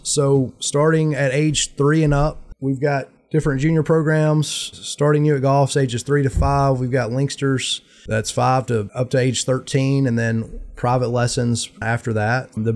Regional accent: Mississippi, United States; now in Murfreesboro, United States; I did not. I'm from Mississippi originally, North Mississippi.

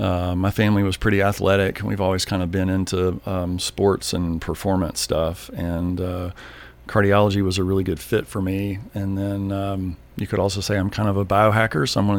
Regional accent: Mississippi, United States; I'm originally from Mississippi, the oldest of four.

